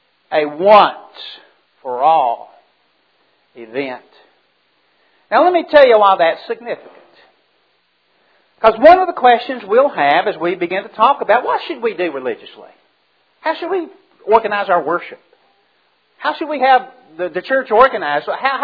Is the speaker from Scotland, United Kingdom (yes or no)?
no; Birmingham, West Midlands, United Kingdom; I can remember growing up in West End in Birmingham.